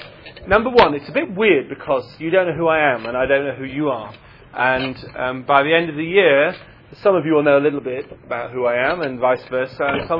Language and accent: English; England, United Kingdom; Okay, so you can hear that I'm English.